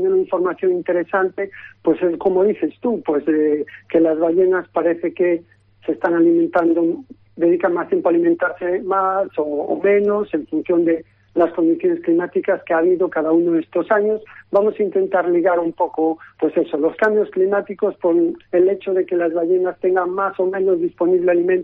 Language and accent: Spanish; Galicia, Spain; yo siendo gallego, siendo de aquí